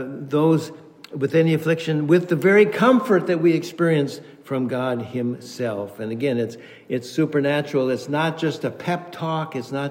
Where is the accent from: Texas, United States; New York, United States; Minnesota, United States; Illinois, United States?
Minnesota, United States; Alexandria; moved away as an adult; now in Seattle, United States; Yeah, I grew up in Minnesota. That's, you know, the Swedes and Norwegians, there are a few of us from back there. And I came out to Seattle in 1966 at age 20 years old.